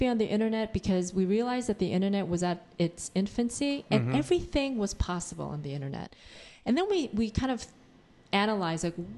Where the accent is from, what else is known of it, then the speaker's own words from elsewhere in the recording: Queens, New York, United States; And I grew up in Queens where there were no large businesses. It was all family-run.